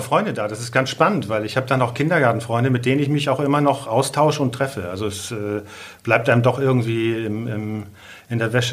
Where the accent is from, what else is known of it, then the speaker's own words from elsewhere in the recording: North Rhine-Westphalia, Germany; born there; Ich bin im Sauerland geboren, das ist jetzt auch raus. Das ist ein absoluter Makel auf meinem Lebenslauf, aber jetzt mit 58 kann ich mir das erlauben, das zu sagen.